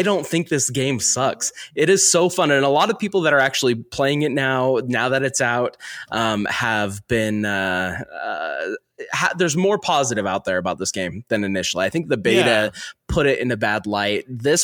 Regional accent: Delta, Utah, United States; born there; And I'm like, dude, I was born in Delta.

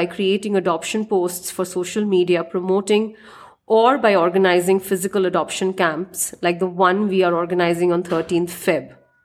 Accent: India; accent: Bengali; I love the way you match my name to my Bengali accent.

